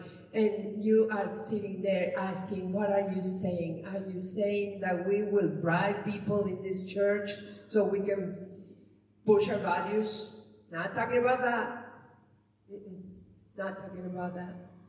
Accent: Argentina; moved away; I remember that's the reason we came from Argentina to this country, because we were in such poverty that it was virtually impossible to feed our family anymore.

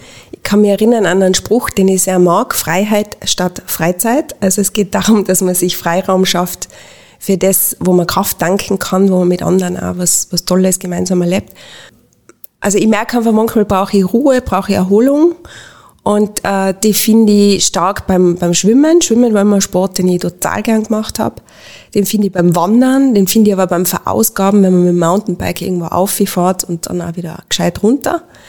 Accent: Innsbruck, Tyrol, Austria; Ich bin Frau, ich bin Innsbruckerin, ich bin Sozialdemokratin.

